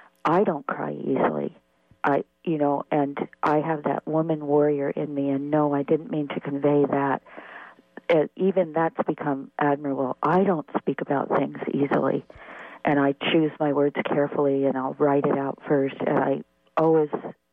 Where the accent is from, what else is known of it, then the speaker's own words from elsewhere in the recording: New Mexico, United States; moved away; also born or lived in Queens, New York City; Oh, my gosh, I so much want to visit there, and I was born in Queens. But when I was a little kid, my father moved us out from New York City to southern New Mexico in the mountains.